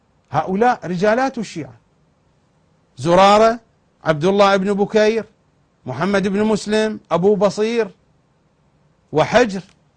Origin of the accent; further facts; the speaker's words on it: Iraq; accent: Iraqi; أصحاب الحمام بلهجتنا العراقية يعني المطيرشية، الشطار بلهجتنا العراقية يعني كلاوتشية